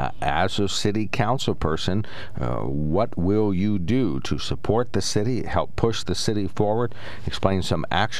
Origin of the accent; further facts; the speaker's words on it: Sunbury, Victoria, Australia; I go to Sunbury. I grew up in Sunbury